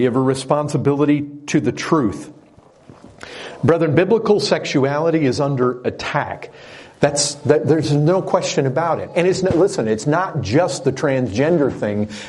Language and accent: English; Texas, United States; even though I'm from Texas, and so we're still pretty, we like our liberties and like our rights down there quite a bit